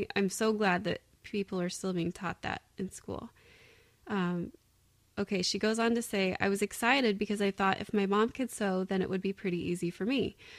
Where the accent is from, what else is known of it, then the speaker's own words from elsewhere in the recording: California, United States; now in Wisconsin, United States; Growing up in California, we didn't have the funding for that.